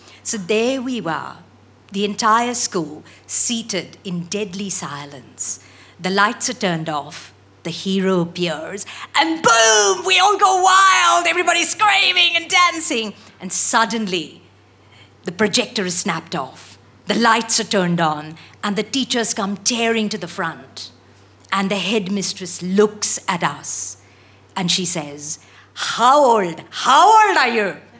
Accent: India; No, I'm Indian.

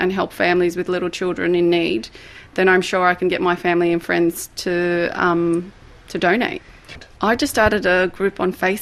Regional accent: Sydney, New South Wales, Australia; My parents originated from south of Lebanon. I was born in Australia and grew up in southwest Sydney.

